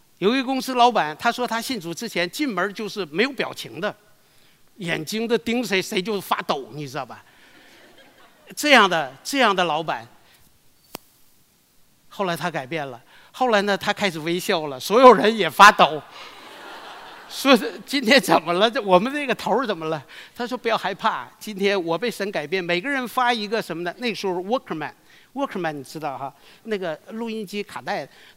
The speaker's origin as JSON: {"language": "Chinese", "region": "Northeast China", "country": "China", "said": "我是东北来的。"}